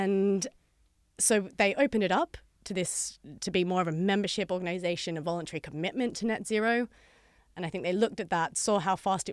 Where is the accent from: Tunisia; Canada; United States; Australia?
Australia; I was born in Australia and I grew up there, went to uni there, did the whole thing.